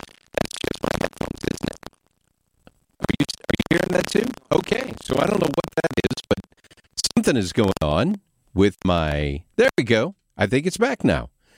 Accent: Arkansas, United States; I mean, remember, I'm from Northwest Arkansas.

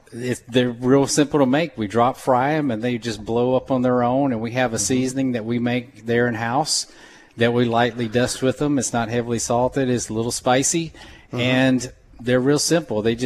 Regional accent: Ellisville, Mississippi, United States; And we brought the business up here, and I'm from Ellisville. I'm from Jones County.

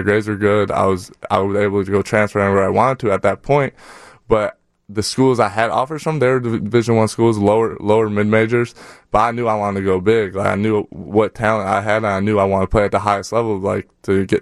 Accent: Chicago, Illinois, United States; because I'm from the north, so I'm here from Chicago

